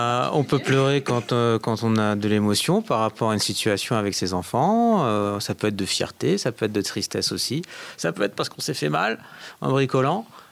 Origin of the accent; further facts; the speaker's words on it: Île-de-France, France; also born or lived in England; now in Grenoble, France; Alors moi, je viens de France, mais mes parents sont portugais. Et je viens de région parisienne. Et j'ai habité longtemps aussi en Angleterre. Je suis arrivé à Grenoble en janvier 2020.